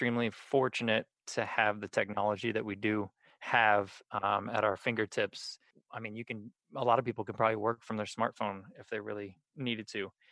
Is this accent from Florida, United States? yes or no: yes; Orlando, Florida, United States; born there; Definitely a sun baby. I was born in Orlando.